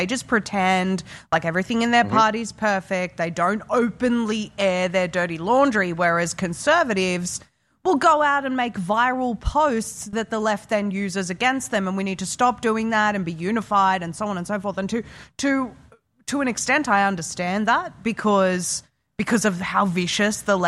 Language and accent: English; Australia; I obviously, I'm an Australian